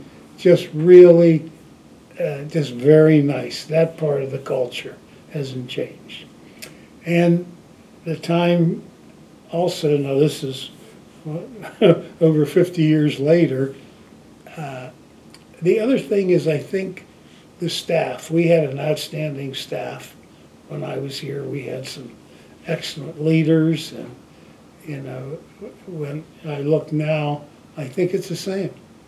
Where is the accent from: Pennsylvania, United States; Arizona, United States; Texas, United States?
Pennsylvania, United States; Ellwood City; I'm originally from Elwood City. I was born in Elwood City, and I was born in 1941